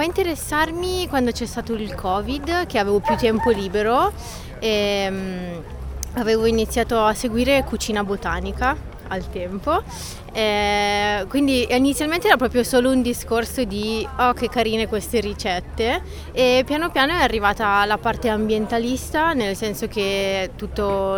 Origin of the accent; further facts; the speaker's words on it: Verbania, Piedmont, Italy; Verbania, Baveno, precisamente sul Lago Maggiore.